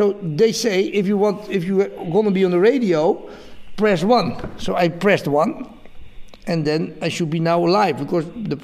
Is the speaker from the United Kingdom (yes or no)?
no; Netherlands; English is a second language; I'm from the Netherlands, so I phone from outside.